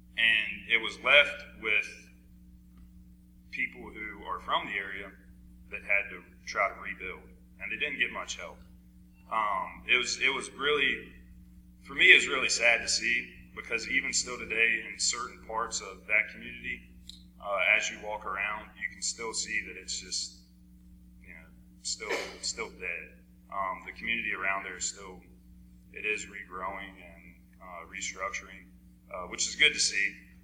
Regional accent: Bedford, Virginia, United States; I'm not from around here. I'm actually from Bedford, which is 2 hours south. So I'm not from around the area

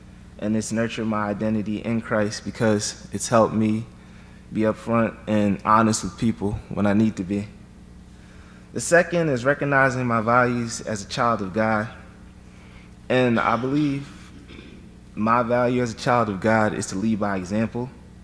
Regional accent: Philadelphia, Pennsylvania, United States; I grew up in Philadelphia with both my parents, who came from Liberia and later became citizens.

